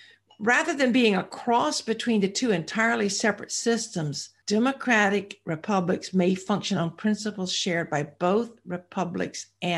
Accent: the South, United States; accent: Southern; Of course, I could talk with my Southern accent and they might think I just am silly.

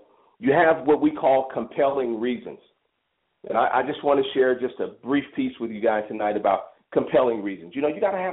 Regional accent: Chicago, Illinois, United States; now in Denver, United States; I grew up, you know, I was born in Denver. I was raised in Chicago and moved back to the greater Denver area

